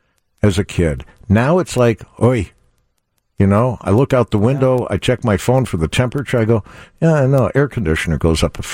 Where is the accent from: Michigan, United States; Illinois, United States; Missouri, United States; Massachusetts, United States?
Illinois, United States; Chicago; And I'm, again, born and bred in Chicago.